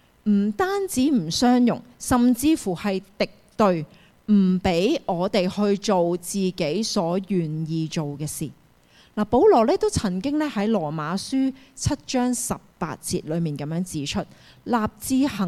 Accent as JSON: {"language": "Chinese", "country": "Hong Kong", "said": "一方面要理解我们是香港人来的，我们是很忙碌的"}